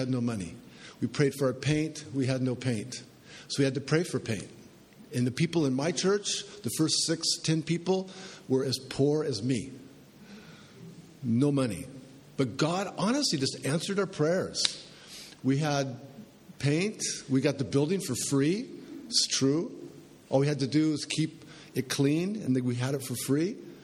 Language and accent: English; San Francisco, California, United States; also born or lived in San Diego; now in Idaho, United States; So I was born in San Francisco, which is in California. And I lived most of my life between San Diego by the Mexican border and San Francisco. But we moved to Idaho